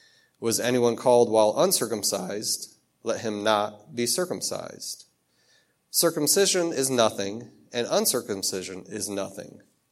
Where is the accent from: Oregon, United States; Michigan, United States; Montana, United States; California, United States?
Michigan, United States; moved away; I relocated here from Michigan, but I came from a small town in Michigan.